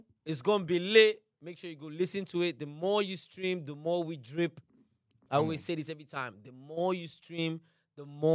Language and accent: English; Nigeria; But you make me proud just because I'm Nigerian.